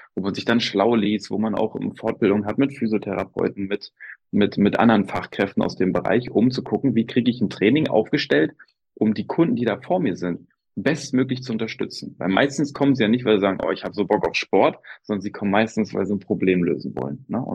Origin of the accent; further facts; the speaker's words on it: Lower Saxony, Germany; Also ich bin aus Niedersachsen.